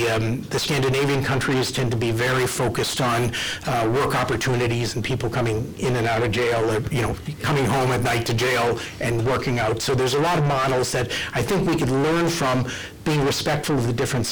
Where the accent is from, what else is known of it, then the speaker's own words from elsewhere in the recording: Hartford, Connecticut, United States; my hometown of Hartford, Connecticut, which is already exploring bankruptcy options